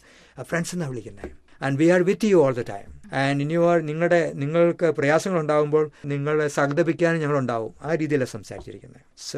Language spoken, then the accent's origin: Malayalam; Ramapuram, Kerala, India; എൻ്റെ ഫാമിലി വളരെ റിലീജിയസ്. രാമപുരത്തായിരുന്നു ഞാൻ ജനിച്ചു വളർന്നത്.